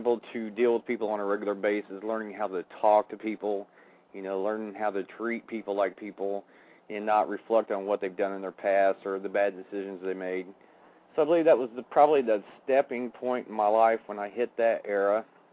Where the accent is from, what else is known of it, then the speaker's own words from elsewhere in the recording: Illinois, United States; born there; I was born in the Midwest in a little town in the southern part of Illinois, about 5,000 population.